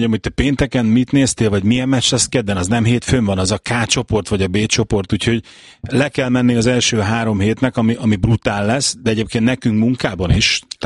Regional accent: Borsod-Abaúj-Zemplén, Hungary; Én ki is akartam kérni, borsodiként ki is akartam kérni

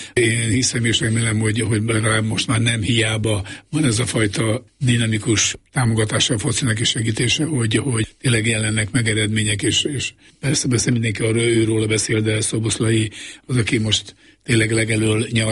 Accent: Miskolc, Borsod-Abaúj-Zemplén, Hungary; én focit imádó családban nőttem föl. Eleve állnak Vasgyárban, Miskolcon, ahol születtem

